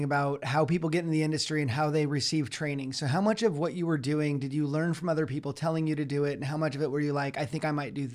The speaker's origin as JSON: {"language": "English", "region": "California", "country": "United States", "moved": "yes", "lives_now": "Pacific Northwest, United States", "said": "When I first moved I was from California and I moved up to the Northwest, and I definitely couldn't keep my California phone number."}